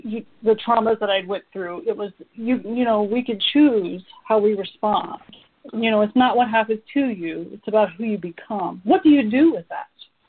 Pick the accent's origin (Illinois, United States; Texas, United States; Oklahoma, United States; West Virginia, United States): West Virginia, United States; Although I grew up in West Virginia, I didn't grow up with money.